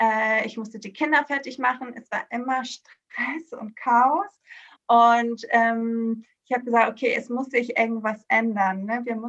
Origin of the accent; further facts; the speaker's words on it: Greece; ich bin 34 Jahre alt und ich bin in Griechenland auf einer kleinen Insel aufgewachsen, zweisprachig, meine Mama ist Deutsche, deshalb kann ich auch gut Deutsch und lebe jetzt seit 2011 in Hamburg